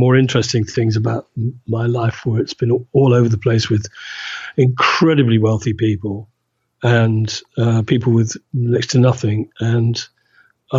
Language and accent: English; South East England, United Kingdom; I grew up pretty well where I am now, in the south of England.